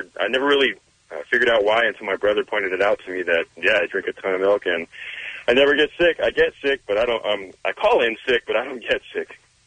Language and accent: English; Fontana, California, United States; Hey, y'all. I'm from Fontana, too.